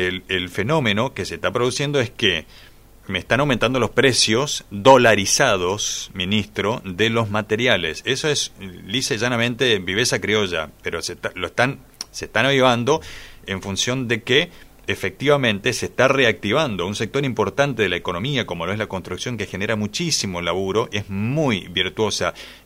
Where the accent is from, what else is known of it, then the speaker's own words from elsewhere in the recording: Chaco, Argentina; somos muchos los chaqueños